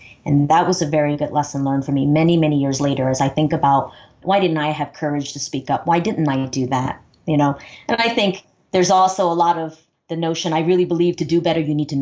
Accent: New York City, New York, United States; My memories of growing up in New York City, and I spent all of my formative education years there, was always one of diversity and having to adapt.

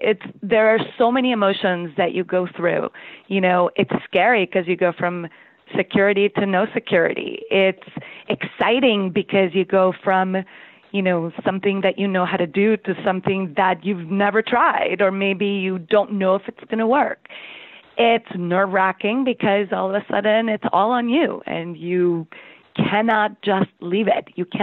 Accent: Costa Rica; My family, for example, we grew up in Costa Rica, and everyone in my family is an entrepreneur, but their businesses are all lifestyle businesses.

